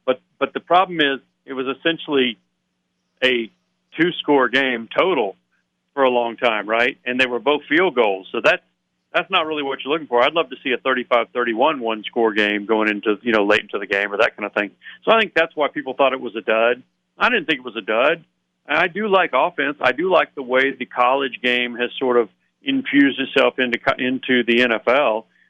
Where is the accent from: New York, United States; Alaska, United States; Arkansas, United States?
Arkansas, United States; Little Rock; I grew up in Little Rock, and so I was a football fan first